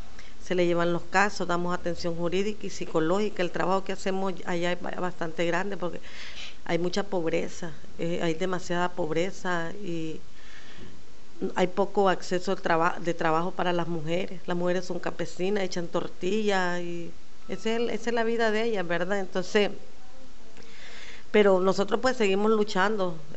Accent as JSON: {"language": "Spanish", "town": "San Rafael del Sur", "region": "Managua", "country": "Nicaragua", "said": "soy de San Rafael del Sur, soy directora de un centro que me costó montarlo"}